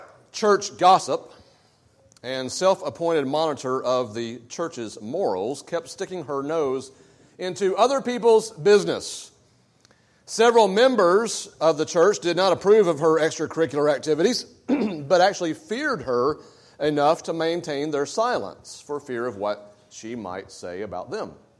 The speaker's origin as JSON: {"language": "English", "region": "the South", "country": "United States", "said": "people know that we're from the South because we say things like y'all and bless her heart."}